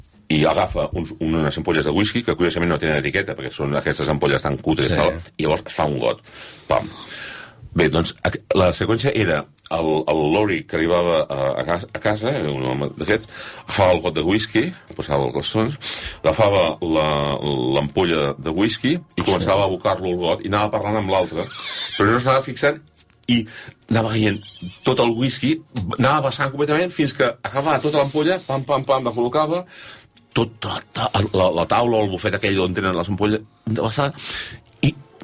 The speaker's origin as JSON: {"language": "Catalan", "town": "Girona", "region": "Catalonia", "country": "Spain", "said": "Sí, jo sóc gironí."}